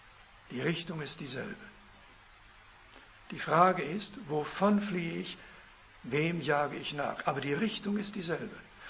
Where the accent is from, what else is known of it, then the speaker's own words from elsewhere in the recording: Kandel, Rhineland-Palatinate, Germany; ich bin in Kandel aufgewachsen, aber meine Muttersprache ist Deutsch, ich bin dankbar dafür.